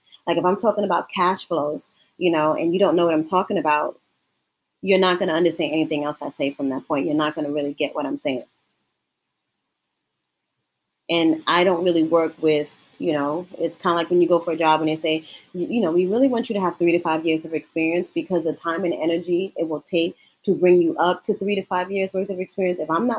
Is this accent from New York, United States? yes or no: yes; New York, United States; Because born and raised in Harlem and going to school that I did and working in the industry that I did, I've always had to work, you know, work in between two worlds.